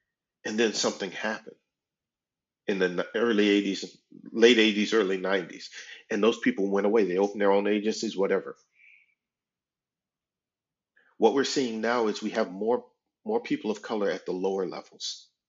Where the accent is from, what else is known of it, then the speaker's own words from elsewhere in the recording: the South, United States; I was raised in the South.